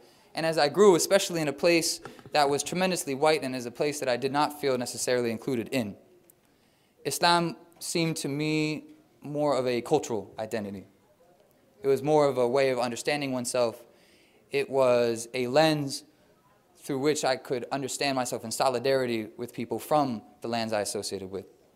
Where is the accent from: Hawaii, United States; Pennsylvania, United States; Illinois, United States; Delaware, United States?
Pennsylvania, United States; also born or lived in Rhode Island / Connecticut; now in Brooklyn, United States; I grew up just north of here in Bucks County, Pennsylvania. I was born in Rhode Island, grew up in Pennsylvania, lived in Connecticut for a couple of years